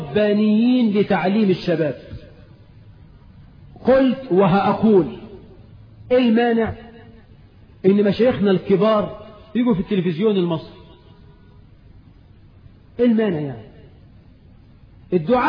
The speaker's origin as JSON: {"language": "Arabic", "country": "Egypt", "said": "بلدنا مصر"}